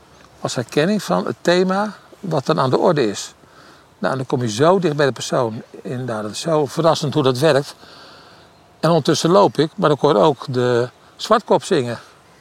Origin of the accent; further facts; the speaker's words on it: Driebergen, Utrecht, Netherlands; Ik kom uit Driebergen, woon tegen het bos.